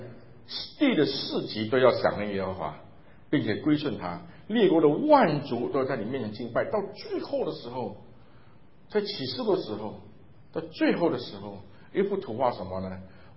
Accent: China; 我们中国人有句话说，家丑不外扬嘛。

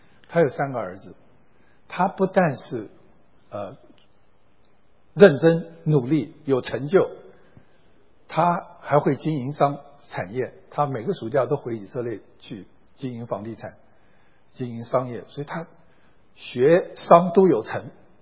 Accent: China; now in United States; 我们是从中国移民到美国

